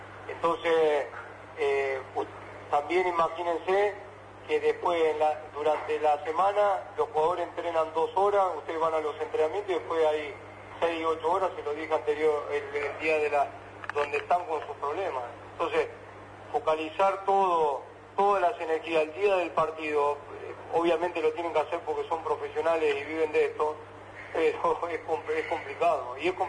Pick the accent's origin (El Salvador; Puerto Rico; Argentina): Argentina; Santa Fe; soy de Santa Fe, quiero caminar tranquilo por la ciudad